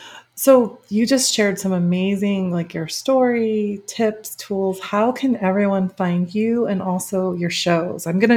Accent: Midwest, United States; By the way, I grew up in the Midwest. I, you know, played sports.

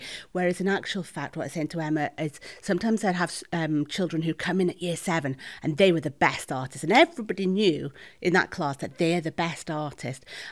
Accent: Wales, United Kingdom; also born or lived in Edinburgh; and I'm from North Wales originally.

